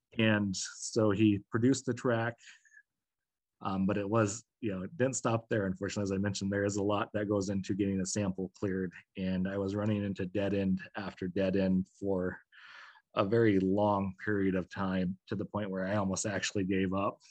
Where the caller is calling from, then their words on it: Rapid City, South Dakota, United States; Rapid City, South Dakota.